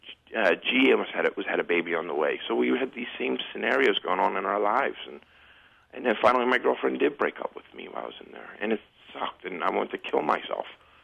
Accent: Philadelphia, Pennsylvania, United States; I mean, I grew up in South Philly. I was actually like a star athlete in South Philly

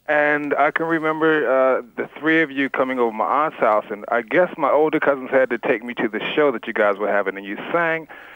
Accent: Trenton, New Jersey, United States; I grew up in Trenton.

